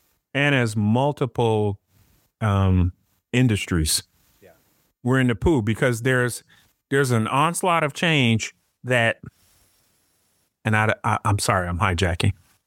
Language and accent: English; Michigan, United States; now in Florida, United States; I'm from Michigan.